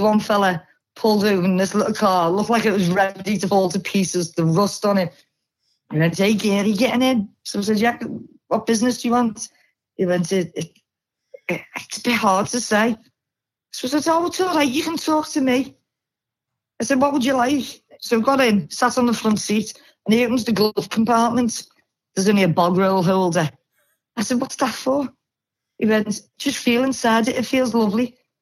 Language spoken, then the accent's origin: English; Liverpool, North West England, United Kingdom; I'm from Liverpool.